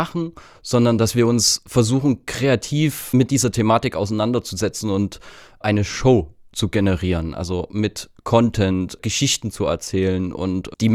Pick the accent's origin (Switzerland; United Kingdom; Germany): Germany; Königshain-Wiederau, Saxony; Ich bin halt auf dem Dorf groß geworden.